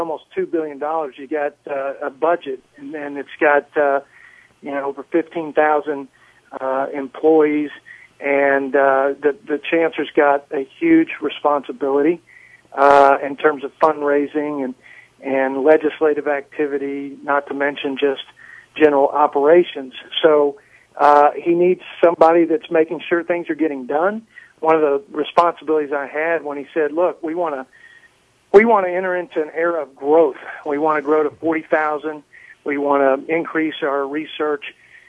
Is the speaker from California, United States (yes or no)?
no; Plainview, Texas, United States; I was raised in West Texas. I was raised in Plainview, just up the road, product of the public schools of Plainview Independent School District.